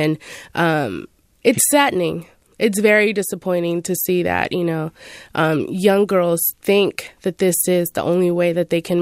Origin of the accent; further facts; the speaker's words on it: Richmond, United States; I grew up in a place where I grew up in Richmond, so violence is always a part of that lifestyle.